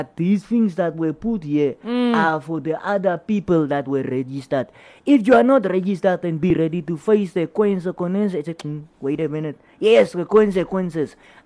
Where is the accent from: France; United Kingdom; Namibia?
Namibia; Walvis Bay, Erongo; And that's where I was born. That's where I grew up. That's where I schooled.